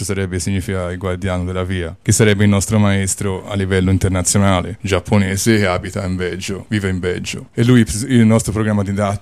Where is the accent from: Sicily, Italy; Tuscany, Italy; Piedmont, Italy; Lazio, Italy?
Tuscany, Italy; Montevarchi; born there; sono nato a Montevarchi e vivo in comune di Reggell.